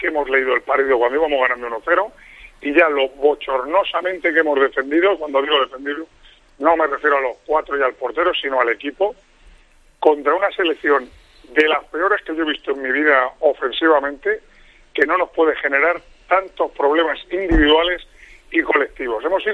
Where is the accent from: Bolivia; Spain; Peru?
Spain; y soy español